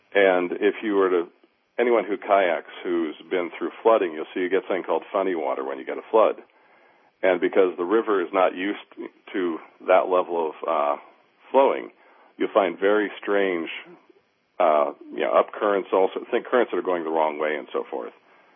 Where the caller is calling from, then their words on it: Denver, Colorado, United States; I'm calling from Denver.